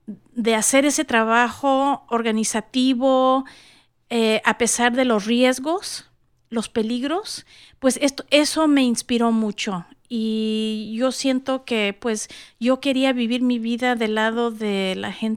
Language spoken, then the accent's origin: Spanish; San Francisco, California, United States; born there; yo nací aquí en Estados Unidos, nací en San Francisco, Califas, y yo soy chicana